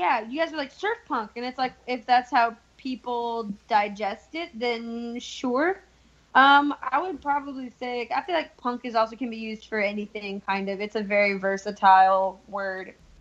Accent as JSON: {"language": "English", "town": "Louisville", "region": "Kentucky", "country": "United States", "tie": "born or raised there", "said": "I grew up here in Louisville, Kentucky."}